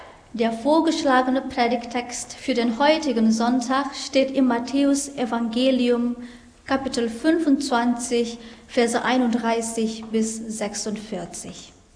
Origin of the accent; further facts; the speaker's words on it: North Sumatra, Indonesia; German is a second language; moved away as an adult; now in Hannover, Germany; Ich komme aus Indonesien, von der Insel Nias. Letztes Jahr bin ich nach Deutschland gekommen